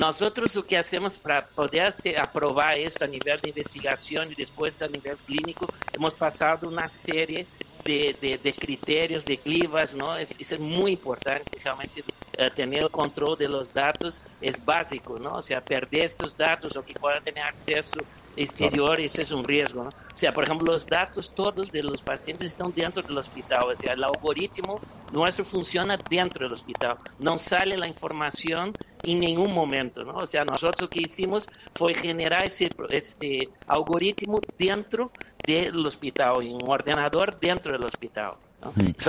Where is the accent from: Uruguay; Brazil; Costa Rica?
Brazil; Spanish is a second language; yo soy brasileño, también, tampoco pronuncio tan bien.